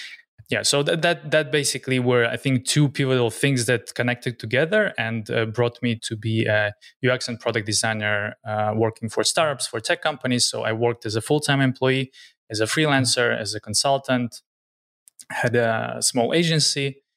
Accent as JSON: {"language": "English", "country": "Belarus", "tie": "born there", "second_language": "English", "said": "So I was born in Belarus, and I actually was USSR back then. And then a year later, it fell apart and became Belarus."}